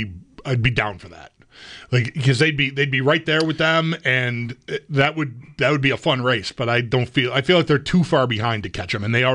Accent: West Seneca, New York, United States; the place near where I grew up in West Seneca on Harlem Road

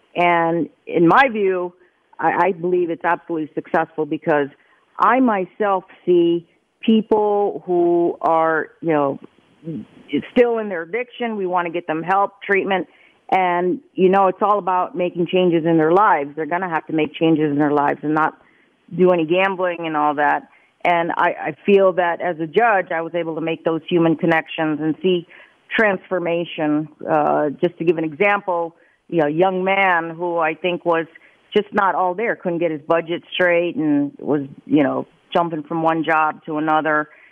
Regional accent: New Jersey, United States; I'm a kid from New Jersey. I'm the Jersey girl judge.

